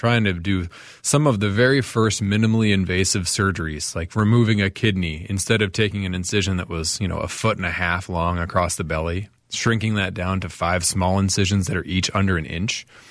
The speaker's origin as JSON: {"language": "English", "town": "Franklin", "region": "Tennessee", "country": "United States", "tie": "born or raised there", "said": "Yeah, so I'm from the Southern Delegation all the way down in Tennessee. This is where I grew up. So Franklin, Tennessee is a small town. Now it's a big town."}